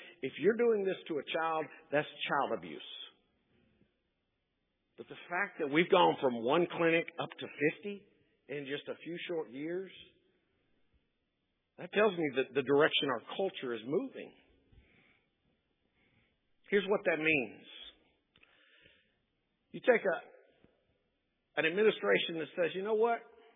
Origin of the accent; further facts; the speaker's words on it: Nashville, Tennessee, United States; born there; When I was born in Nashville, Tennessee, many years ago